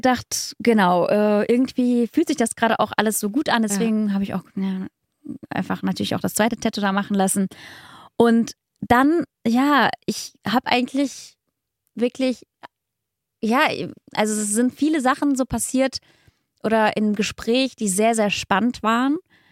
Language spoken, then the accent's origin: German; Russia; ich bin in Russland geboren, bla bla, ja. da aufgewachsen.